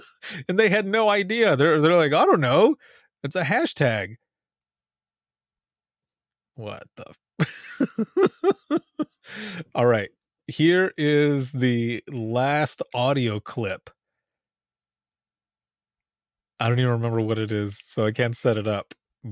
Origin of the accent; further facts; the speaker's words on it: Michigan, United States; That's why at the end there, I'm like, what is going on with my state? Because I'm from Michigan.